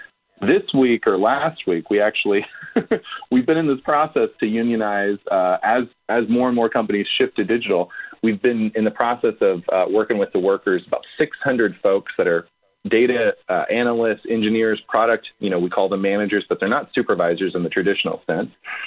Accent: Arkansas, United States; You know, I originally just grew up in a neighboring state. I grew up in Arkansas, and it wasn't like I grew up with a culture of understanding what unions were in the South.

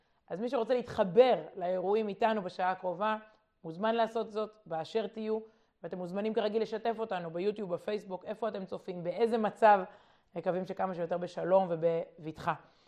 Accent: Jerusalem, Jerusalem District, Israel; אני מירושלים

